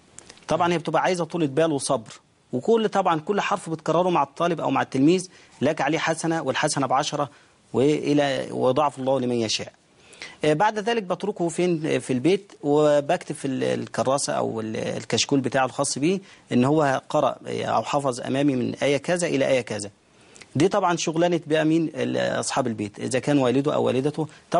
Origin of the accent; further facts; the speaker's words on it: Al-Fant, Beni Suef Governorate, Egypt; من قريتنا، قرية الفنت محافظة بن سويف وممن حولها من القرى.